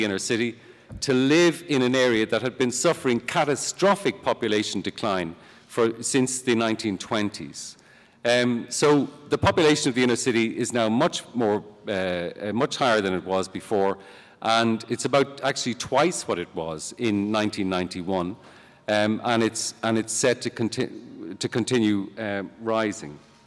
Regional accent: Ireland; The boom also, I think, did something to our psyche as Irish people

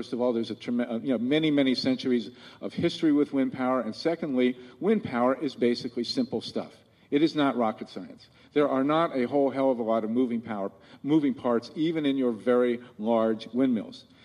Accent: Ohio, United States; in my home state of Ohio. I live in Columbus.

